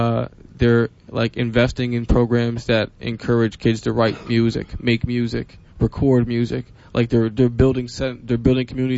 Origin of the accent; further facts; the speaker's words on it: East Preston, Nova Scotia, Canada; I'm African Nova Scotian, I'm from East Preston, it's an African Nova Scotian community, 300 years old, just outside Halifax.